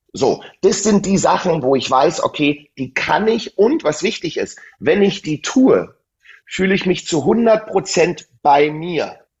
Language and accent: German; eastern Germany, Germany; weil ich bin ja aus dem Osten, also aus der ehemaligen DDR